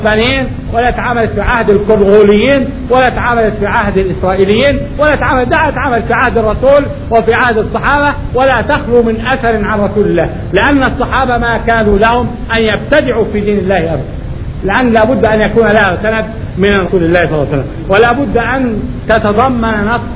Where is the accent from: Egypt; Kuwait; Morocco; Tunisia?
Egypt; Upper Egypt; اللي بيسموها في الفلاحين عندنا في الصعيد المنفحة